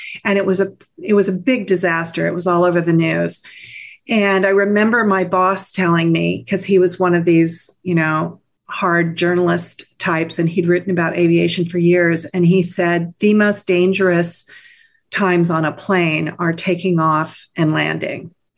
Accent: Palo Alto, California, United States; Well, I grew up here in the Bay Area. I grew up in Palo Alto, which was a wonderful place to grow up.

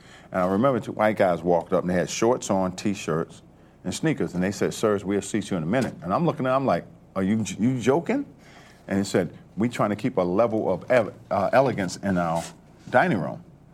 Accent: Baltimore, Maryland, United States; Growing up, you know, with eight brothers and sisters, my mom raised eight of us by herself. Mm-hmm. And I grew up in Baltimore, Maryland.

